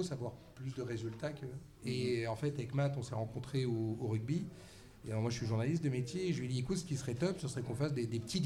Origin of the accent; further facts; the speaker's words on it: Oléron, Nouvelle-Aquitaine, France; je veux rentrer sur Oléron, parce que je suis d'ici, d'Oléron.